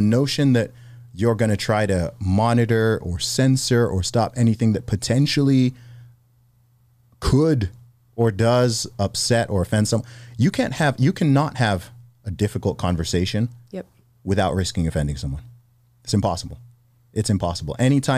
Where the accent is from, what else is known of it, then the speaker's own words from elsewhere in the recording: Saudi Arabia; I speak as someone who grew up in the Middle East. I grew up in Saudi Arabia.